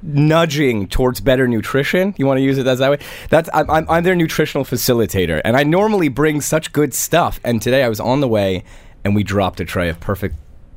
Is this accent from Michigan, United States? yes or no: no; New York City, New York, United States; look, I'm from New York City. I grew up with a great, great plethora of Mexican restaurants in New York City